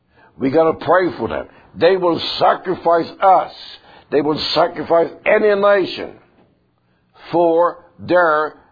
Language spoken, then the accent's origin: English; Sweden; now in United States; Now, we are not international Swedes. We are naturalized American citizens originating from Sweden, but I'm an American foremost.